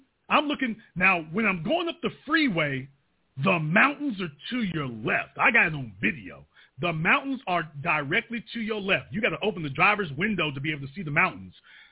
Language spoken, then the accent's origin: English; Shreveport, Louisiana, United States; because I come from Louisiana. I come from Shreveport.